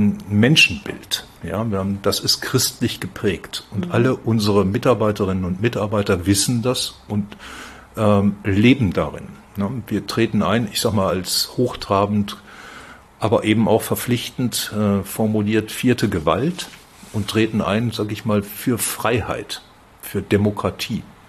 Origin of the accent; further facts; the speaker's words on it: North Rhine-Westphalia, Germany; Also ich weiß nicht, ob man es an meiner Stimme noch ein bisschen hört. Ich bin gebürtiger Westfale. Werde das nie ganz ablegen, weil ich auch dickköpfig bin und das sagt man in Westfalen ja so nach.